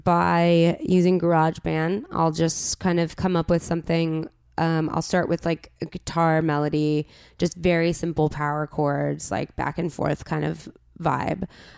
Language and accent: English; La Crescenta, California, United States; I'm an east sider. Yeah. I've always lived on the east side. I grew up in La Crescenta, which uh-huh. is above Glendale.